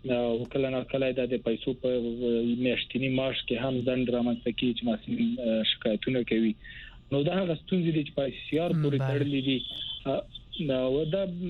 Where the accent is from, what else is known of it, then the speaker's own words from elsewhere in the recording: Maidan Wardak, Afghanistan; زه اصل کې د وردګو د ولایت څخه یم او د تملوړ زده کړې کړې دي تر پنځه کال کې په هند کې